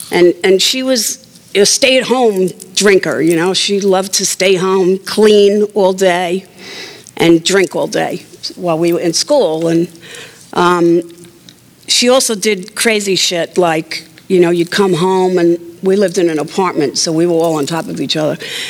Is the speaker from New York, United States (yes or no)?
yes; New York, United States; born there; So anyway, I was born in New York, I guess you can tell that, into an alcoholic home.